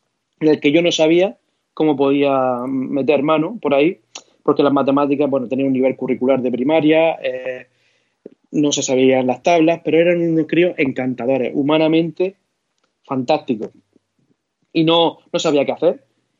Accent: Abarán, Region of Murcia, Spain; yo soy de Abarán, de un pueblo a la orilla del Segura

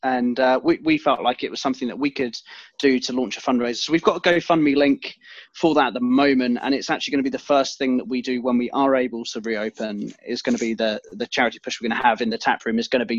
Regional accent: Reading, South East England, United Kingdom; we grew up in Reading

